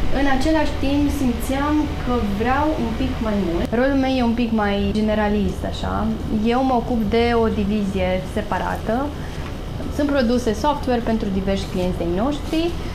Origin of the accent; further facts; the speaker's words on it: Alba Iulia, Alba County, Romania; Eu sunt din Alba Iulia, am terminat liceul de filologie, engleză și franceză. Bineînțeles că am venit la Cluj.